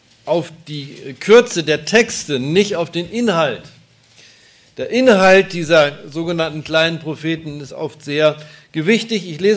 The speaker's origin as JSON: {"language": "German", "town": "Rotenburg an der Wümme", "region": "Lower Saxony", "country": "Germany", "said": "Wir kommen aus Rothenburg an der Wümme."}